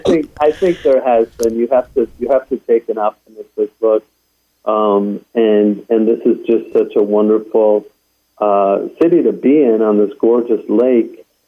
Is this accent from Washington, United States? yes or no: no; Chicago, Illinois, United States; so I feel very connected to the city of Chicago and very proud of being a Chicagoan.